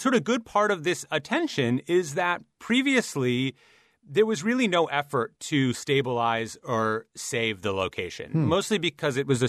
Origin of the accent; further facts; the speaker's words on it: Midwest, United States; like, I'm from the Midwest, and every year I'd go to the Minnesota State Fair